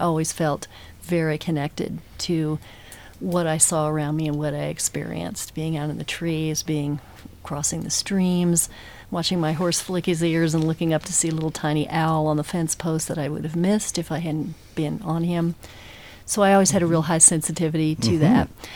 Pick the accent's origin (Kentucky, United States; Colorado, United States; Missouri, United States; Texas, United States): Colorado, United States; Colorado Springs; Okay. Well, I grew up in Colorado Springs, and I my path is similar to these guys' path.